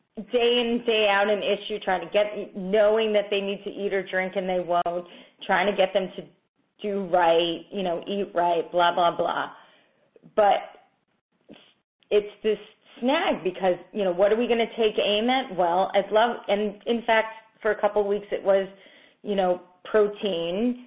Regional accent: Poughkeepsie, New York, United States; Oh, I'm from Poughkeepsie, so I don't have to quite be that bad.

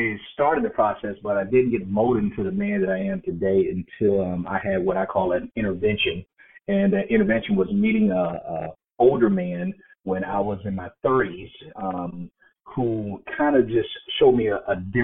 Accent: Miami, Florida, United States; Well, I'm not from the actually South Beach part of it, but I was from Miami.

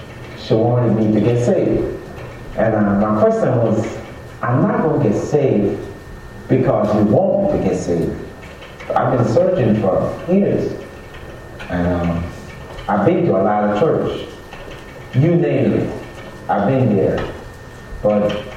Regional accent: Jamaica; now in New Orleans, United States; I'm from Jamaica. And I came to New Orleans just to work.

